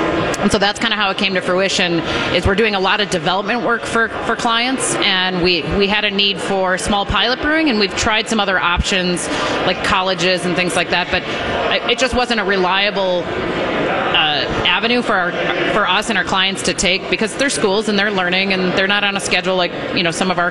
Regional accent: Milwaukee, Wisconsin, United States; So I grew up in Milwaukee, if that tells you anything about how I got started in beer.

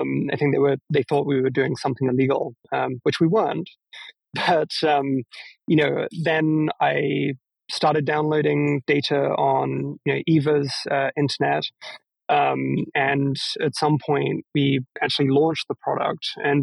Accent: England, United Kingdom; moved away as an adult; So, after growing up in England, I took a gap year, spent a year traveling the world

